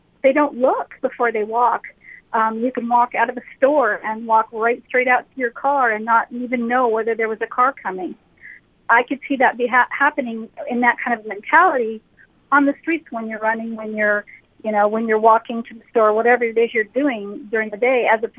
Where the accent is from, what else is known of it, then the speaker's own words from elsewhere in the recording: Oregon, United States; We moved here from Oregon 3 years ago, and the first thing we noticed is the difference between the way motorists here behave and pedestrians.